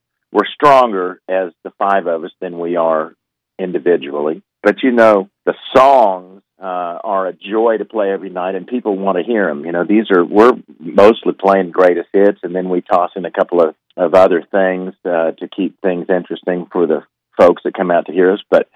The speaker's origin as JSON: {"language": "English", "town": "Bartlesville", "region": "Oklahoma", "country": "United States", "said": "Well, as do I. I'm from Bartlesville."}